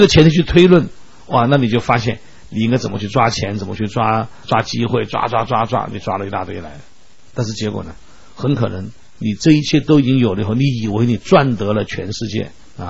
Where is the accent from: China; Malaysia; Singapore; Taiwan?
China; 我们中国人一直强调天人物我四个层面的整合